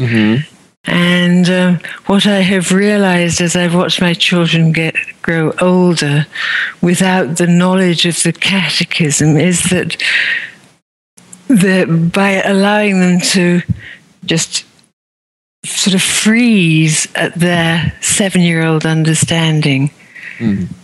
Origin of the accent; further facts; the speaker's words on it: England, United Kingdom; I was born and brought up in England.